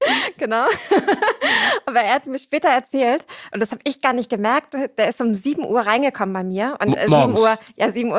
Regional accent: Germany

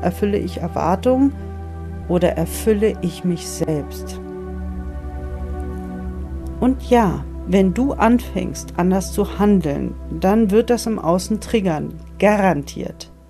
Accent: East Germany, Germany; Ich bin in der DDR aufgewachsen. Ich war 12 Jahre, als die Mauer fiel.

